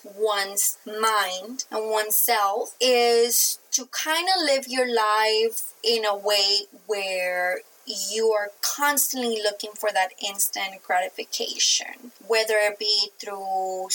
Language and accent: English; Mexico; accent: Mexican; You know, my Mexican accent is not letting me roll that D and that I.